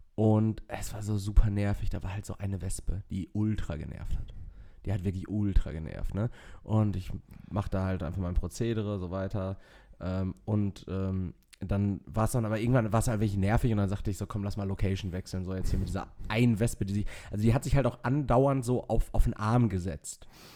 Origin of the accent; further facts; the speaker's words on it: Castrop-Rauxel, North Rhine-Westphalia, Germany; kommt auch aus Castrop-Rauxel, aus meiner Heimatstadt.